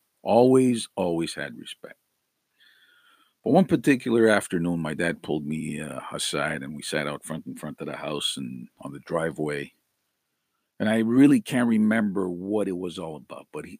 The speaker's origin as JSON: {"language": "English", "town": "Montreal", "region": "Quebec", "country": "Canada", "tie": "born or raised there", "said": "Growing up in Montreal as a teenager, I obviously had different views from my parents."}